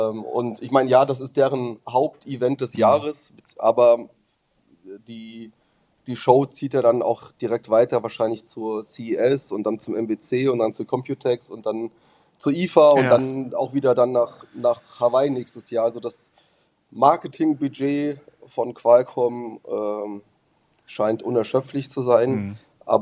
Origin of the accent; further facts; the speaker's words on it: Germany; für die Briten und für die Deutschen, beziehungsweise zumindest für uns als Deutsche.